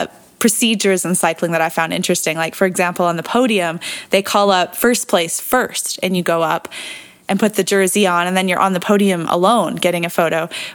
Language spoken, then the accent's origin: English; Canada; I'm Canadian.